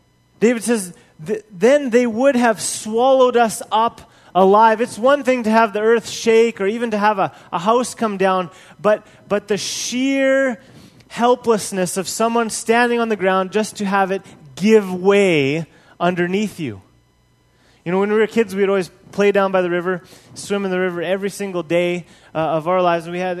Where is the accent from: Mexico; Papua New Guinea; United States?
Papua New Guinea; Growing up in Papua New Guinea, it's just all the time earthquakes.